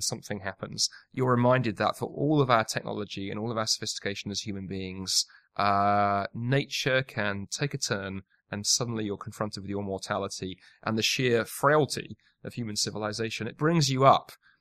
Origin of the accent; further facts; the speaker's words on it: London, United Kingdom; moved away as an adult; now in Toronto, California, United States; So, so I come from London, in England originally, but the last 6 years, my wife and I have been living in Toronto in Canada.